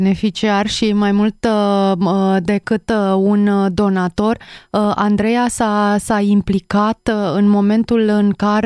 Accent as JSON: {"language": "Romanian", "country": "Romania", "said": "e pentru prima dată când spun că sunt mândră că sunt româncă"}